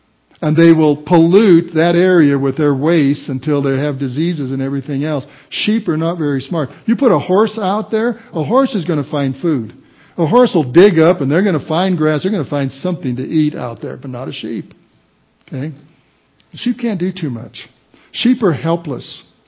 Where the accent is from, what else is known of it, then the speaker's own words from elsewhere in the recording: Walsenburg, Colorado, United States; I come from Walsenburg, Colorado. There are a lot of herds of sheep in Walsenburg, Colorado.